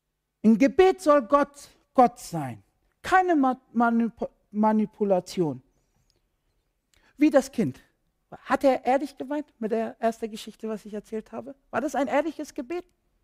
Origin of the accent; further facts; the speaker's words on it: Iraq; German is a second language; now in Germany; Also ich bin ja Iraker